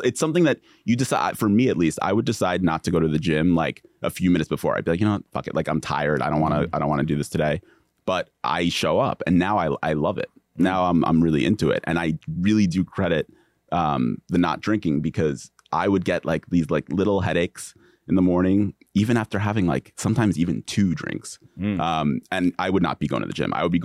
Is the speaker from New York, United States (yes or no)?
yes; New Rochelle, New York, United States; And so I had a growing up in New Rochelle is like, and Mount just Westchester County.